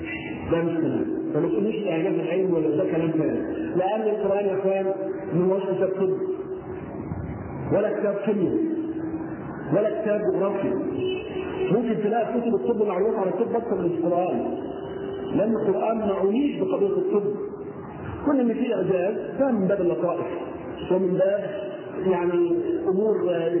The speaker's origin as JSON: {"language": "Arabic", "country": "Egypt", "said": "على وزن احنا وعلى وضعنا احنا كمصريين"}